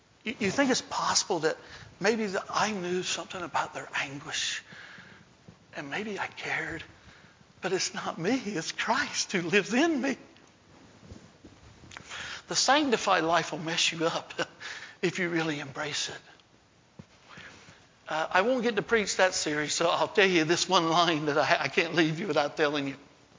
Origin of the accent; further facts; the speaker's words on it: North Carolina, United States; He was from South Carolina. I'm from North Carolina. So in Virginia, that made us like brothers, you know.